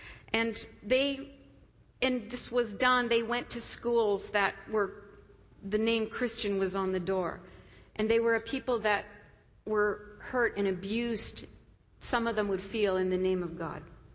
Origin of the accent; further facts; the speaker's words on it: Canada; And I'm a Canadian.